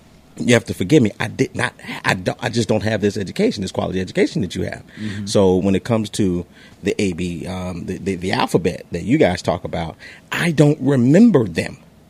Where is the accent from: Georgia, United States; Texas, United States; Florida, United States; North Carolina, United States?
Georgia, United States; Albany; now in Atlanta, United States; I'm from Albany, Georgia. That is not.